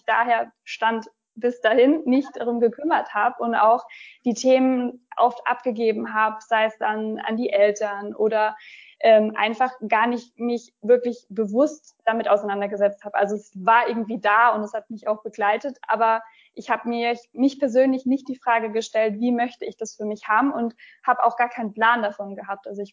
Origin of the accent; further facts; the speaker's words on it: Baden-Württemberg, Germany; now in Karlsruhe, Germany; Ich bin eigentlich komme ich aus der Nähe von Stuttgart, bin jetzt gerade aber in meiner Wahlheimat angekommen, in Karlsruhe.